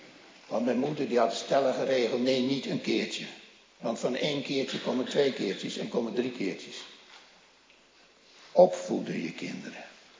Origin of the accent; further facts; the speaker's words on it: Gelderland, Netherlands; Ja, dat was bij ons op de Veluwe was dat ook zo.